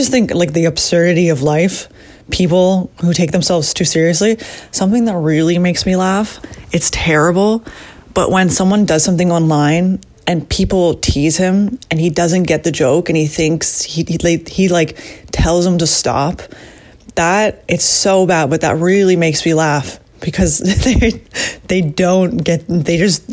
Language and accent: English; Hudson, Canada; also born or lived in Toronto; I was born in Toronto, but my parents came here when I was about, I'd say, four. And we spent a lot of time in Hudson. Then I moved to the city around 16. So grew up a little bit in the country